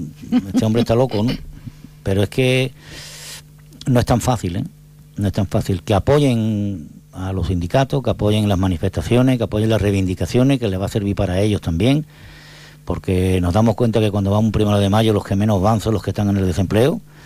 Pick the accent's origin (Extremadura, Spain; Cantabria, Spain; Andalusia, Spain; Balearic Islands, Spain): Andalusia, Spain; Cádiz; yo soy de Cádiz, igual que tú, igual que el compañero, igual que todos